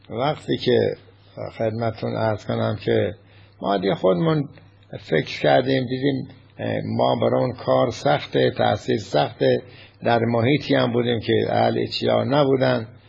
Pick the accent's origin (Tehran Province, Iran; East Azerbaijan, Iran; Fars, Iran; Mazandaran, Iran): Fars, Iran; Firuzabad; born there; now in Shiraz, Iran; ما متولد 21 هستیم و در فیروزآباد متولد شدیم و عرض کنم که بعدا خودمون اومدیم شیراز